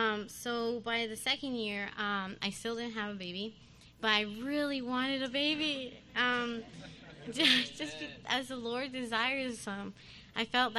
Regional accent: Calgary, Alberta, Canada; I'm from Calgary.

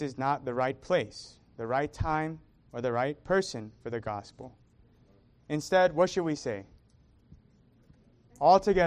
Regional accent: Northeast, United States; And I'm like, "I grew up in the Northeast, man. Like, ain't no way I'm giving you my phone.

